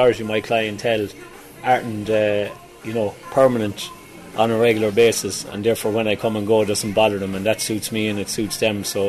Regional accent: Ireland; being Irish

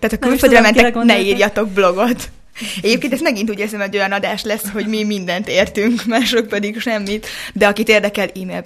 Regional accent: Hungary; mert hogy én magyar vagyok, és hogyha mondjuk, nem tudom, román lennék

